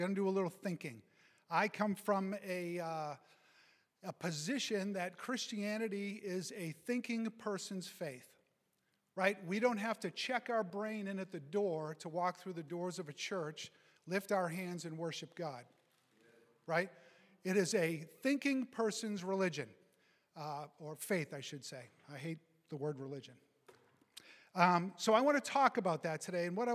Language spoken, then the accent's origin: English; New England, United States; Belligerent. We're from New England. That's just what we do.